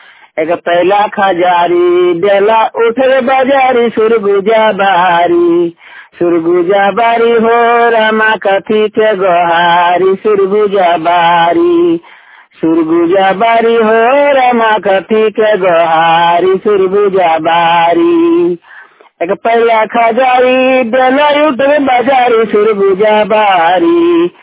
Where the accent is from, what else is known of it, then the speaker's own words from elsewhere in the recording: Dhanbad, Jharkhand, India; district Dhanbad Jharkhand का रहने वाला हूँ